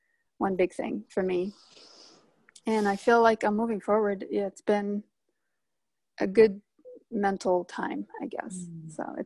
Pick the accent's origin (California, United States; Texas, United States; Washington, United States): California, United States; Rancho Cucamonga; I'm from Ranch Cucamonga in Southern California, and it's getting warm again here.